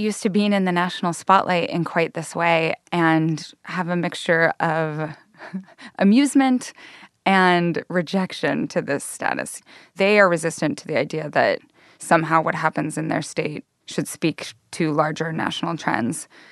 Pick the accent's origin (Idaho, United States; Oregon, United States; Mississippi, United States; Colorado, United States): Idaho, United States; So the way that I get away with reporting there is I say right away that I'm from Northern Idaho, and then I, like, say some bad things about New York.